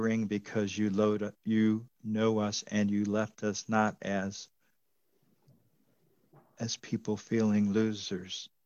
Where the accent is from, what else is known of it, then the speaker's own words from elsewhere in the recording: Troy, New York, United States; He was usually in charge of the elements in the Presbyterian church I grew up in Troy, New York.